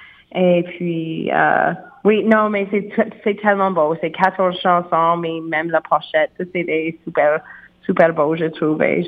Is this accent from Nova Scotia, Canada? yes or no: yes; Antigonish, Nova Scotia, Canada; Oui, bien, je suis originaire de Antigonish, qui n'est pas si loin. Donc, j'ai grandi dans une famille où ça joue le violon, c'est des fêtes chez nous.